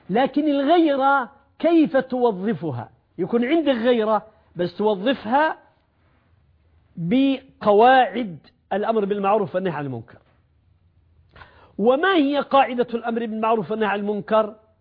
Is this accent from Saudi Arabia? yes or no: yes; Saudi Arabia; عندنا في المملكة العربية السعودية